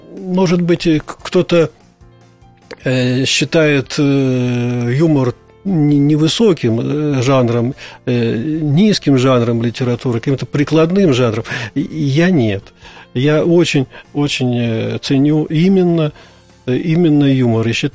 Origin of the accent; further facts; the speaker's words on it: Novosibirsk, Novosibirsk Oblast, Russia; Я коренной новосибирец